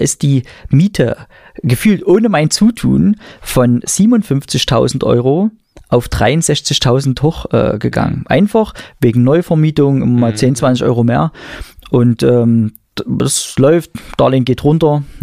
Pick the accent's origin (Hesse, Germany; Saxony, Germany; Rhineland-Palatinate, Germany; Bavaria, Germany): Saxony, Germany; Pirna; bei mir in meiner Heimatstadt in Pirna.